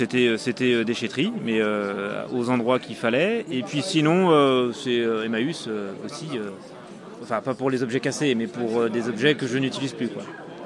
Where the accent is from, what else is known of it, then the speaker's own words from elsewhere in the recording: Martigné-Ferchaud, Brittany, France; Alors moi je suis pas de Vitré, je suis de Martigny-Ferchaux